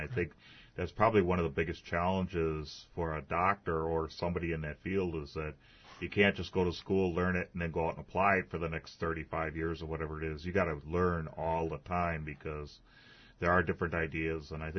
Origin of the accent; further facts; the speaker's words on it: United States; Can you explain to us what Oriental medicine is versus what I'm familiar with in growing up in the United States?